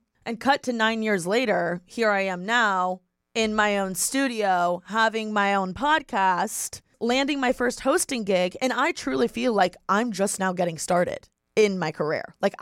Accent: Bloomington, Indiana, United States; moved away as an adult; now in Los Angeles, United States; I moved from Bloomington, Indiana to LA a week after I turned 18 to go to school.

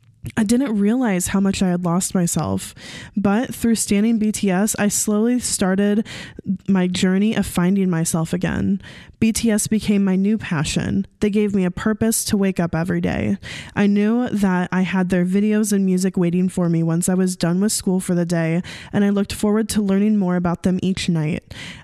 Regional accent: Hawaii, United States; I'm 21 years old and I'm from Hawaii.

